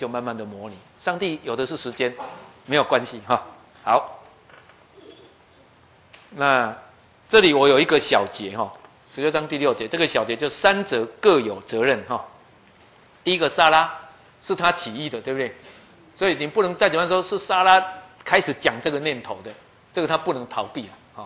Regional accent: Taiwan; 我们台湾人要讲什么，你没有读历史你讲不出话来啊。

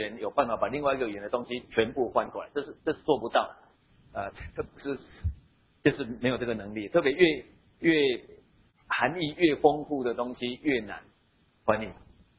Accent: Taiwan; 我们台湾人呢，我们对羊的感情就没有像犹太人对羊那个感情那么好

